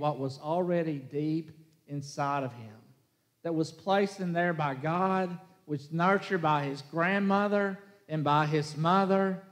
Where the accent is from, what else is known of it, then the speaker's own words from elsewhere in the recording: Jackson, Tennessee, United States; When I was a kid, I grew up in Jackson, Tennessee. Y'all know that.